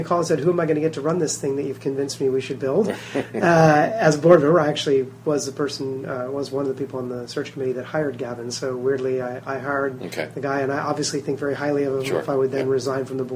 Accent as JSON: {"language": "English", "town": "Las Vegas", "region": "Nevada", "country": "United States", "tie": "born or raised there", "said": "Well, I was born in Las Vegas."}